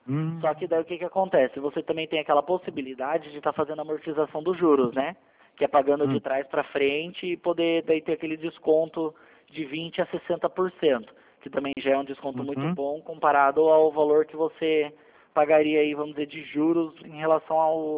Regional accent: São Paulo, Brazil; Eu sou de São Paulo.

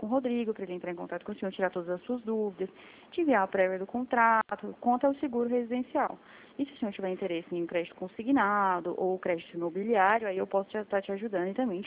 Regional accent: Brasília, Federal District, Brazil; também sou de Brasília.

